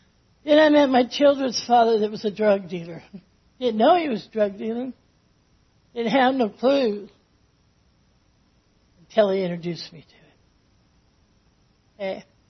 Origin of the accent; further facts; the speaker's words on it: Oakland, Oregon, United States; I was raised on a farm. I had a father that was very strict. I was raised in Oakland, Oregon.